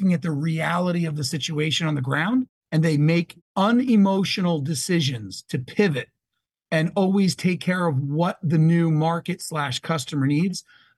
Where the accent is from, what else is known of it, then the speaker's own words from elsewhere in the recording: Middletown, New Jersey, United States; My hometown, Middletown, New Jersey, we lost, I think, more people than any town in the country in 9/11.